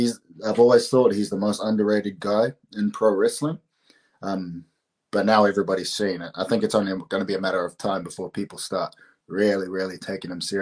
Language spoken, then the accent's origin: English; New Zealand; say I'm New Zealander. I say I'm Māori. So we're like the indigenous people of New Zealand